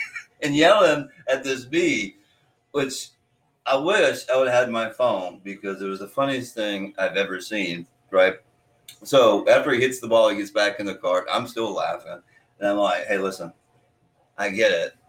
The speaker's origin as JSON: {"language": "English", "region": "New York", "country": "United States", "said": "I'm from New York, man. I don't know that lingo."}